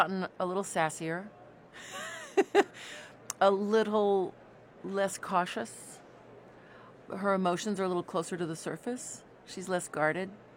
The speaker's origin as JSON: {"language": "English", "region": "Southwest", "country": "United States", "said": "You know, I come from the Southwest and I find myself in an international operatic stratosphere"}